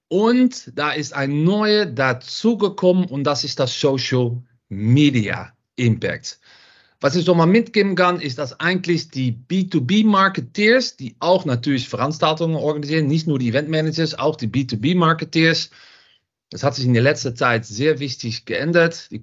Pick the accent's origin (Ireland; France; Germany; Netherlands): Netherlands; German is a second language; Man hört das auch ein bisschen. Ich komme aus Holland.